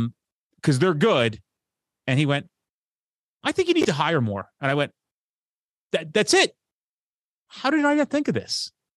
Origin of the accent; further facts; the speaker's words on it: New Jersey, United States; I'm fucking Italian from New Jersey.